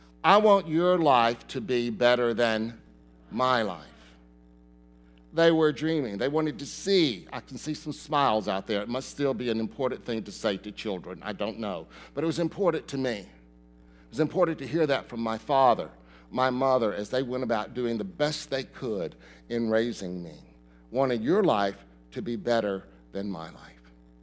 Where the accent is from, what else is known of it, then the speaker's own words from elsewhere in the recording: the South, United States; Many of you might have lived through the civil rights in the 50s and the 60s. I did, growing up in the South.